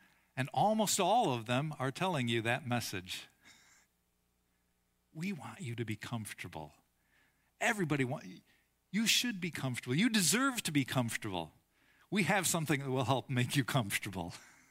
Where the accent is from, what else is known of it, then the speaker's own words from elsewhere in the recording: United States; That's not how I would have scheduled it, but I'm an American.